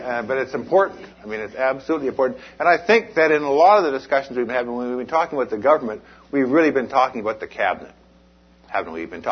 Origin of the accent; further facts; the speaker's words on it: British Columbia, Canada; what kind of political community do we, as British Columbians, do we want?